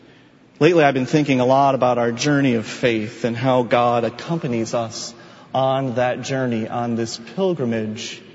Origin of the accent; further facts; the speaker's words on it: Michigan, United States; I remember distinctly a moment years ago when I was a young driver growing up in Michigan.